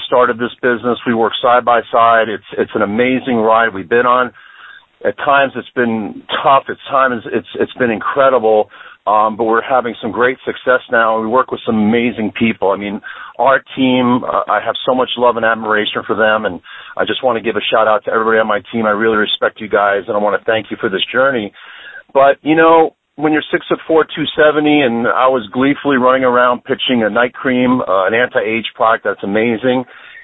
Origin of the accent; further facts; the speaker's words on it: New Jersey, United States; and I grew up in New Jersey, and we can be pretty skeptical out there